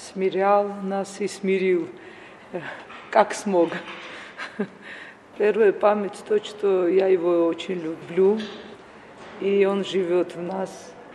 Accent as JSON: {"language": "Russian", "region": "Tbilisi", "country": "Georgia", "tie": "born or raised there", "said": "Ну, мы были коренные тбилисцы"}